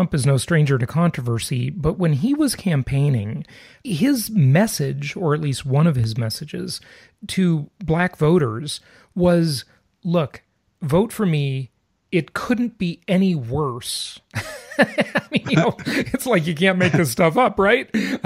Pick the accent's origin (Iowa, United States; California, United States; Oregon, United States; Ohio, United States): California, United States; Los Angeles; also born or lived in Culver City; Ah, my hometown. That's where I grew up.